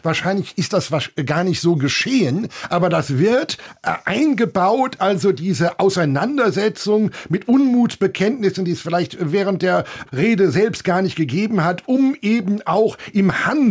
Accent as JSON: {"language": "German", "region": "Rhineland", "country": "Germany", "said": "sage ich hier mal als Rheinländer"}